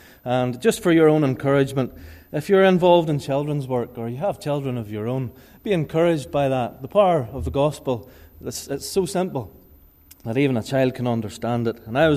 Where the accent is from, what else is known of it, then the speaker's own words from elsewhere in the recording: Ballymoney, Northern Ireland, United Kingdom; I'm from Ballymoney.